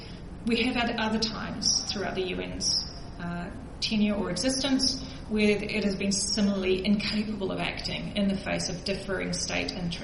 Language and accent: English; United Kingdom; given the fact that I'm actually British, I can have a small giggle about the UK and France